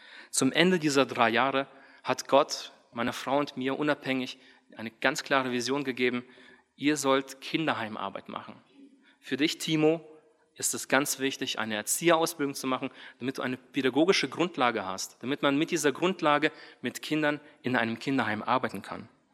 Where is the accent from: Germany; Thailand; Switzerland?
Thailand; Ich bin in Thailand groß geworden.